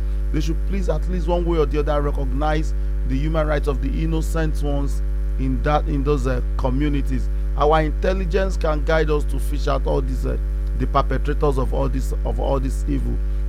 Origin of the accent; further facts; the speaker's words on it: Nigeria; As a Nigerian, as a, let me use the word patriotic Nigerian